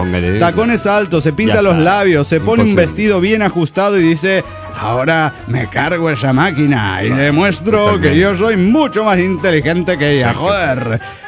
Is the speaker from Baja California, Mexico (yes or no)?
yes; Ensenada, Baja California, Mexico; de Ensenada, Baja Califas, México.